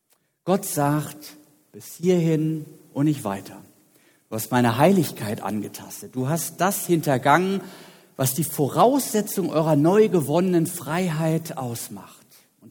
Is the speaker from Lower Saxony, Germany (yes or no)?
no; Potsdam, Brandenburg, Germany; Ich hatte da in meinem Wohnviertel in meiner alten Heimat Potsdam reichlich Anschauungsmaterial, weil dort viele Ruheständler wohnten